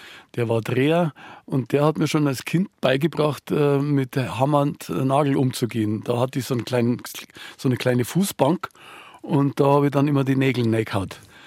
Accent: Upper Silesia, Poland; Und zwar komme ich aus Oberschlesien und Oberschlesien ist nach dem Krieg von den Polen übernommen worden, war dann unter polnischer Verwaltung und dann sind unsere Namen eingepolnischt worden.

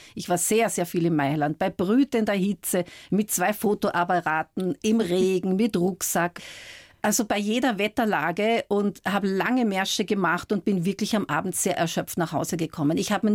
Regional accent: Austria; moved away; dass ich mal sage, ich fahre jetzt mal 3 Wochen so zwischendurch nach Österreich und tanke wieder so meine Heimat auf und dann komme ich wieder zurück. Und mein Mann wäre auch sehr willig, also der würde sofort nach Österreich ziehen.

